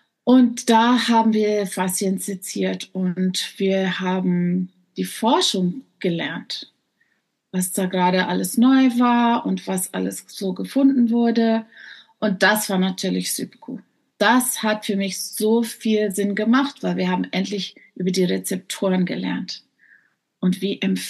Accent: South Africa; German is a second language; now in Germany; ich komme aus Südafrika und habe halt so einen komischen Akzent, also wird es ja vergeben, wenn ich nicht die Worte immer finde.

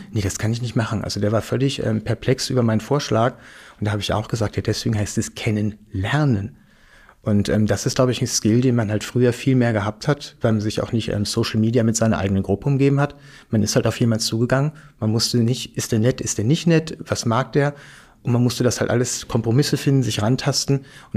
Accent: West Germany, Germany; now in Berlin, Germany; Das hatten wir ja auch nicht so bei uns im Westen.

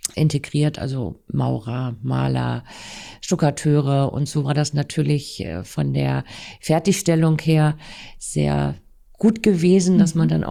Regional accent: Tangermünde, Saxony-Anhalt, Germany; ich komme aus Tangermünde. Tangermünde ist 2019 zur schönsten Kleinstadt Deutschlands gewählt worden. Und ich bin total froh, dass ich da leben darf.

